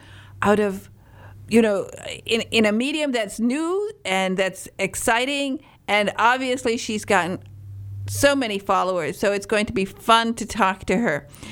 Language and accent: English; Michigan, United States; I come from Northern Michigan